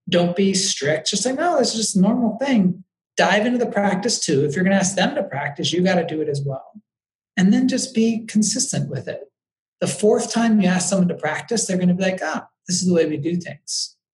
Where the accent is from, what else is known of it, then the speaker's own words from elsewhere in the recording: Chicago, Illinois, United States; And so to make the link, I grew up in Chicago.